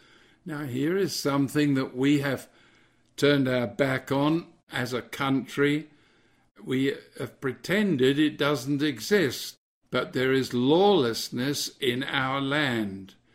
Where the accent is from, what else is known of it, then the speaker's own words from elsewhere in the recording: England, United Kingdom; And I'm an Englishman, and I'm a bit of a royalist, really